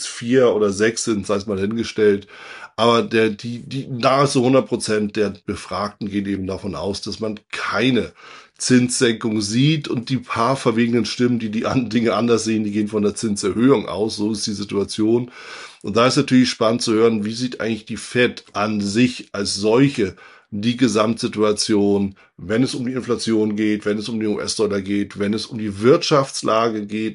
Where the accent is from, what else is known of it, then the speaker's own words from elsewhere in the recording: Northern Germany, Germany; da spreche ich als Norddeutscher aus Erfahrung